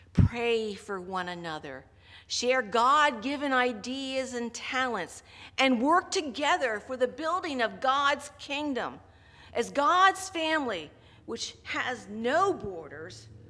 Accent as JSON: {"language": "English", "town": "Lititz", "region": "Pennsylvania", "country": "United States", "tie": "born or raised there", "said": "My hometown is Lititz. I grew up in Lititz Church of the Brethren, you know?"}